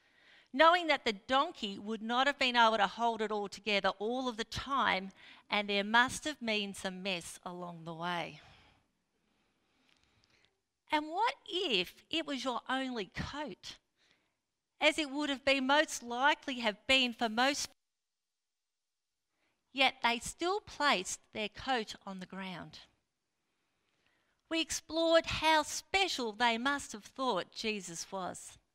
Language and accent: English; Victoria, Australia; Now, this is strange, as I grew up in the Mallee, surrounded by Mallee scrub.